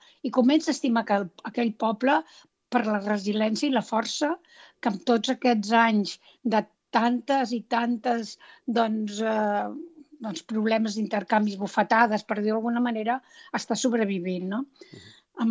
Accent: Sant Quirze del Vallès, Catalonia, Spain; jo soc de Sant Quirze del Vallès.

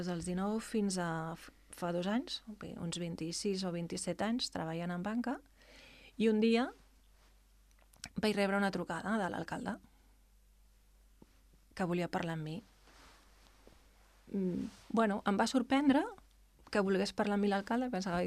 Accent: Cerdanyola del Vallès, Catalonia, Spain; ara ja quasi farà més anys que estic aquí que a Cerdanyola

